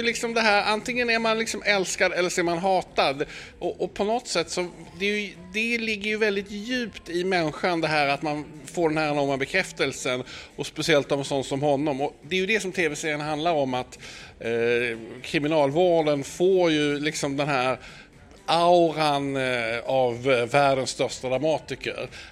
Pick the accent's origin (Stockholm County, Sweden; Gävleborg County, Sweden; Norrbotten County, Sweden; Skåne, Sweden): Skåne, Sweden; han tittade på det och det var så roligt och vi kom från Skåne och det gjorde han också